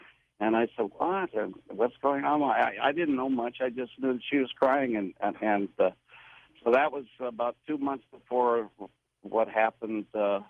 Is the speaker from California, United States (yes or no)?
yes; Glendale, California, United States; born there; right after I got out of college in California, where I was born in Glendale, California, by the way.